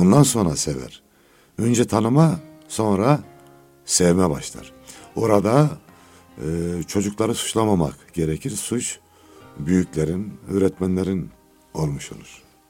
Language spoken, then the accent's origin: Turkish; Osmaniye, Turkey; Ben Osmaniyeliyim.